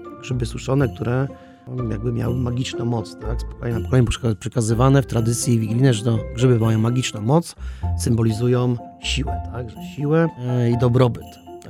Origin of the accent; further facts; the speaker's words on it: Greater Poland Voivodeship, Poland; Ja z racji też, że pochodzę z Wielkopolski, to zdecydowanie zupa rybna.